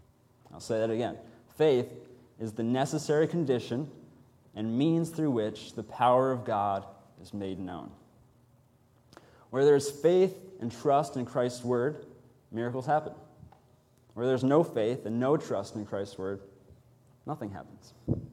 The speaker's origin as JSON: {"language": "English", "region": "Rhode Island", "country": "United States", "tie": "born there", "lives_now": "Northern Virginia, United States", "said": "I was born right here in Rhode Island, but this is also the church where I was introduced to the gospel."}